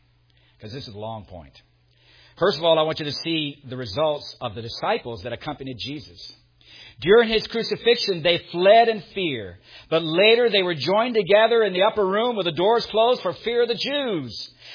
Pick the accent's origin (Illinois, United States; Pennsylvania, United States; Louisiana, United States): Louisiana, United States; New Orleans; born there; I'm so Baptist, I was born in the Southern Baptist Hospital in New Orleans.